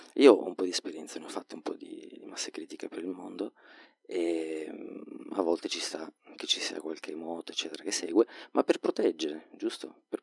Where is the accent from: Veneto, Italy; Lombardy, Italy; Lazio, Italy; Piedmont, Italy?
Piedmont, Italy; Turin; io sono di Torino, zona nord, sono un uomo di parola, da dove vengo l'aria non è buona.